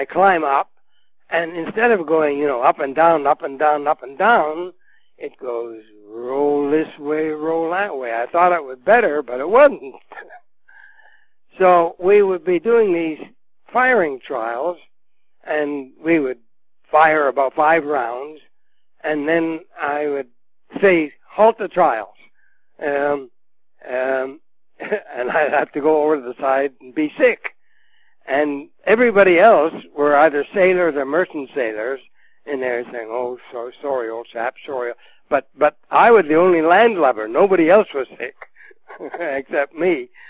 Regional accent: Canada; and he learns I'm Canadian, and his eyes light up

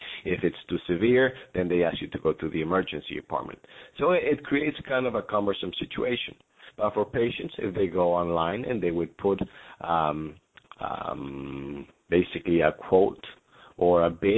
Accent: Mexico; English is a second language; I'm from Mexico, and they're there.

